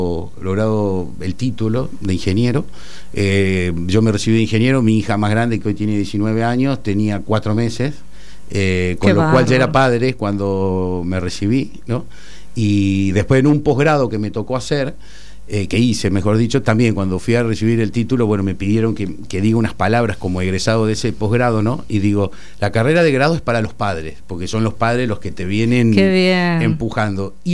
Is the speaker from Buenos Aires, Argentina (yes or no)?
no; San Francisco, Córdoba, Argentina; now in Córdoba, Argentina; En Córdoba capital, yo soy de San Francisco.